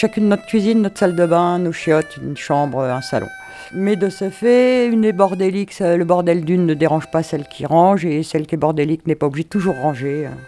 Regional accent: Paris, Île-de-France, France; Moi, je suis née à Paris, j'ai grandi à Paris. Dans les années 85, je suis arrivée dans le Tarn

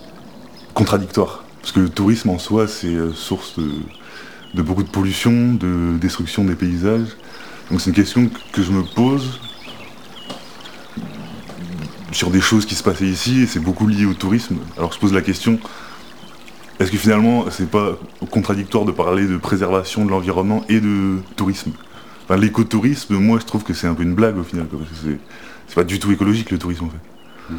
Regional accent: Occitanie, France; Après, je viens pas de très loin, je suis de l'Hérault, tu vois.

